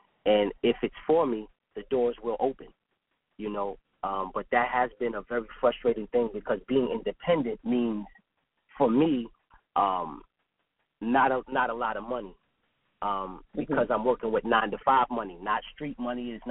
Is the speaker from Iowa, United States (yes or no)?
no; Queens, New York, United States; but because I'm from Queens, and I'm from New York.